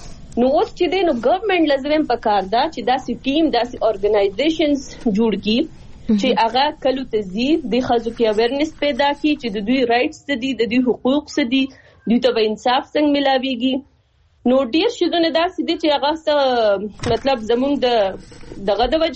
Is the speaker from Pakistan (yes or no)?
yes; Swat, Khyber Pakhtunkhwa, Pakistan; زه خپل چونګې د سوات نه يم نو زه خپل د علاقې ولا نه فیمل يم